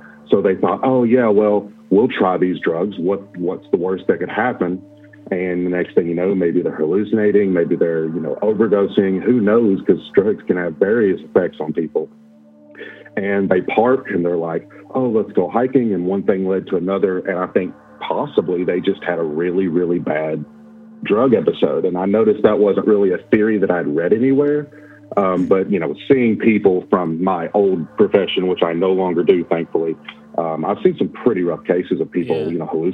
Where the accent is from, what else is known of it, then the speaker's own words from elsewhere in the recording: Kentucky, United States; Okay. Once again, forgot to tell you where I'm from. I'm from Kentucky.